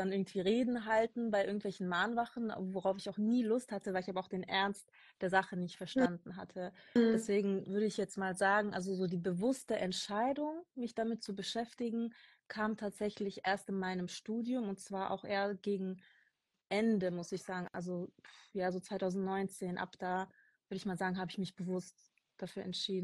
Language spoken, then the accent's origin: German; Stuttgart, Baden-Württemberg, Germany; Ich bin Stuttgarterin, bin auch in Stuttgart aufgewachsen und habe soziale Arbeit studiert